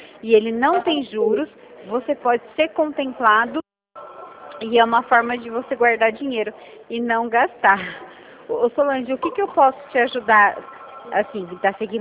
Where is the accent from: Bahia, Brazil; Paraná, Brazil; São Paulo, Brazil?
São Paulo, Brazil; Rio Claro; eu sou aqui do interior de São Paulo, Rio Claro